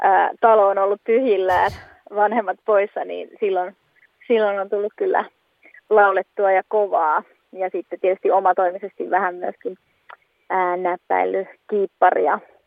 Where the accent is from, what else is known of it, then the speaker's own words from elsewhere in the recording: Teuva, South Ostrobothnia, Finland; now in Jakobstad, Finland; mun juuret itse asiassa tulee tuolta Etelä-Pohjanmaalta tämmöiseltä pikkupaikkakunnalta nimeltään Teuva. Eli sieltä olen lähtöisin. Mutta tällä hetkellä vaikutan Pietarsaaren suunnassa.